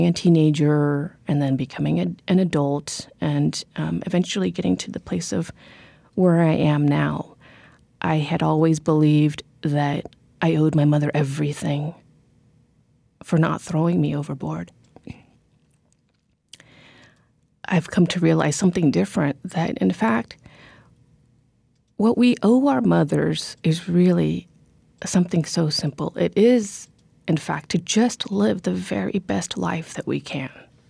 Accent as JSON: {"language": "English", "country": "United States", "tie": "born or raised there", "said": "I am myself a Cambodian daughter. And then yet again, I go back to this. I grew up in America, and so very much I am American."}